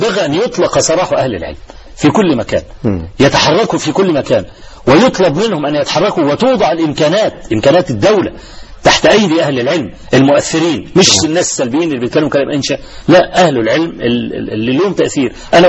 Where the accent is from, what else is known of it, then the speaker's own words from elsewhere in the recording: Egypt; في مثلا عندنا في مصر حصل مظاهرة في استاد القاهرة